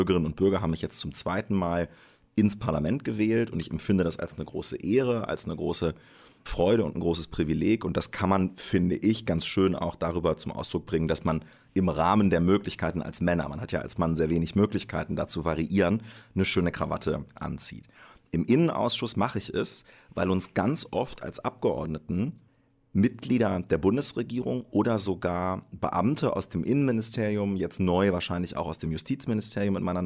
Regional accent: Dassel, Lower Saxony, Germany; also born or lived in Wolfenbüttel; Also ich bin gebürtig aus der Region Braunschweig, das ist richtig. In Wolfenbüttel bin ich zur Welt gekommen und da sind wir weggezogen, als ich so 7 Jahre alt war ungefähr, weil meine Mutter einen Job bekommen hat als Lehrerin an der Paul-Gerhardt-Schule in Dassel.

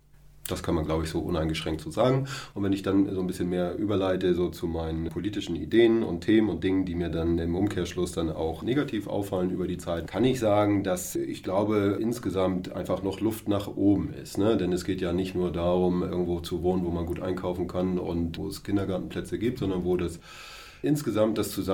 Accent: Flensburg, Schleswig-Holstein, Germany; now in Roßdorf, Germany; Ich bin seit knapp 5 Jahren Roßdorfer. Ich komme ursprünglich aus Flensburg.

